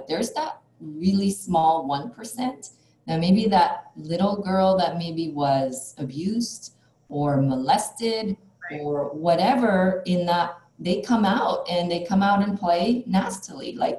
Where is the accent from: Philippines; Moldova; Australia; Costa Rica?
Philippines; English is a second language; now in United States; Like, when I came from the Philippines to America, I'd ride the public transit, you know, I'd ride the bus.